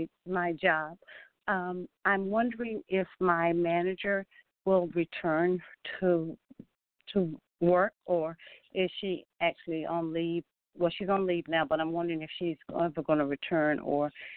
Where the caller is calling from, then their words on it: Atlanta, Georgia, United States; I'm calling from Atlanta.